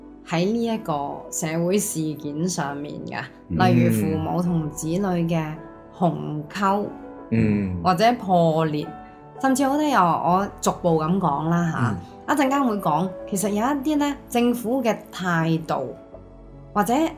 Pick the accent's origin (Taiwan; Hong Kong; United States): Hong Kong; 我活了这么多年在香港，我一个土生土长的香港人。也都是由低下阶层的家庭所出世的